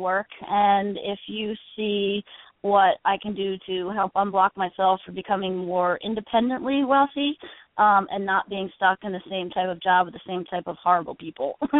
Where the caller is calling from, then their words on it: New Hope, Pennsylvania, United States; I'm calling from New Hope, Pennsylvania.